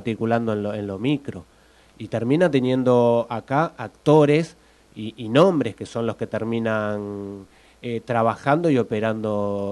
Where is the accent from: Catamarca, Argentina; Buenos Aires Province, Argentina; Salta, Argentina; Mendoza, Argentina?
Buenos Aires Province, Argentina; Lanús; Yo soy de Lanús, cuando no más a la vuelta de mi casa, un barrio de te hablo de Montechingolo, Lanús